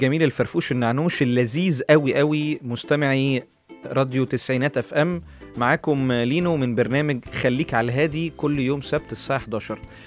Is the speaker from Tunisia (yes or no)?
no; Upper Egypt, Egypt; accent: Saidi; يعني انا لهجتي طبعا الصعيدية يعني مش ولا بد قوي